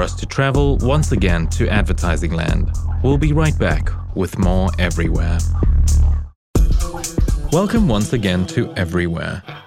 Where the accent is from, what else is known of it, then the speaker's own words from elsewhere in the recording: South Africa; also born or lived in Europe; now in United States; And I was born in South Africa. I'd like to say I was born in Africa, bred in Europe, and now choose to live in America.